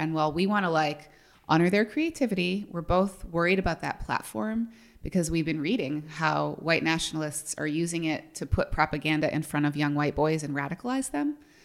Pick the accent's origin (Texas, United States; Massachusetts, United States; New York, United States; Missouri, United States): Massachusetts, United States; I grew up in an almost all white town on the south shore of Boston, parts of which are like unofficially called the Irish Riviera. My town is like the center of that.